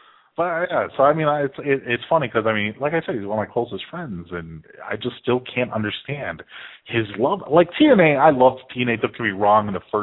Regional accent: Chicago, Illinois, United States; And I'm not just, you know, kissing ass because it's my hometown, but Chicago's pretty nuts.

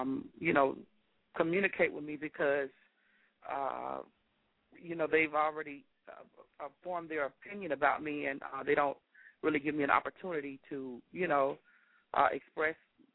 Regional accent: Florida, United States; I'm familiar with Stasha because Stasha and I are from the same place. We're both from Florida

